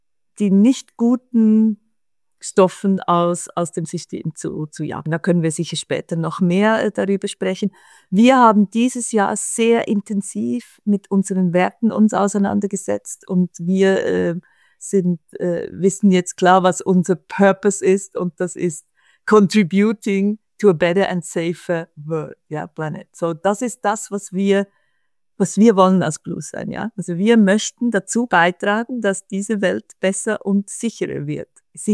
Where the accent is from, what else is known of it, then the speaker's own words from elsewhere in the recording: Switzerland; Also ich bin Schweizerin. Das macht mich aus. Das hört man auch, wenn ich spreche, denke ich. Obwohl ich eine der wenigen Schweizerinnen bin, die sehr gerne Deutsch sprechen.